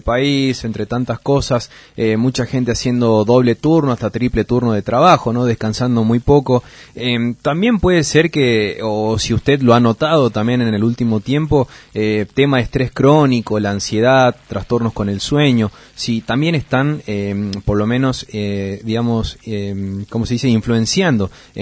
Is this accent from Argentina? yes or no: yes; Jujuy, Argentina; now in Salta, Argentina; yo soy de Jujuy y, bueno, estamos acá en Salta